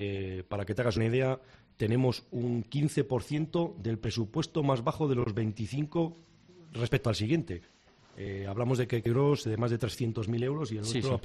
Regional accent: Germany; Spanish is a second language; now in Spain; Bueno, yo no soy español de nacimiento, soy alemán, y yo en aquel momento estaba allí. Yo era un niño que vivía allí

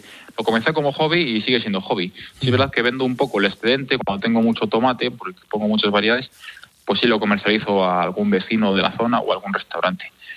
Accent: Alcázar de Sirga, Castile and León, Spain; porque el tomate es como una perla negra y pues es la perla de Villa Sirga, de Alcázar de Sirga, pues es alcazareña, que es nuestro gentilicio. Alcazareños.

